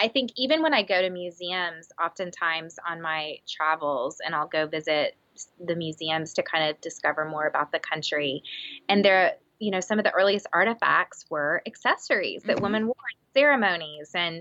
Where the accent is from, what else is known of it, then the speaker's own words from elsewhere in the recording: Texas, United States; I'm from Texas, girl. I mean, my wedding was like 500 people and that was small in my family.